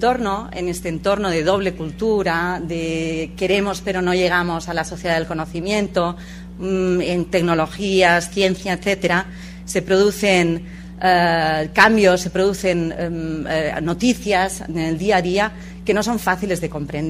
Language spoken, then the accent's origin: Spanish; Catalonia, Spain; De unido, que dirían en Cataluña, que es de donde vengo.